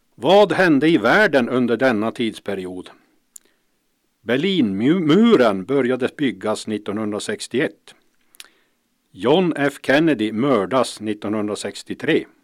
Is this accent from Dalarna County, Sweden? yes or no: no; Malmberget, Norrbotten County, Sweden; Vi flyttade runt i Malmberget, från Västerlånggatan till Köpmangatan till Bolagsvägen och den så kallade tågolyckan.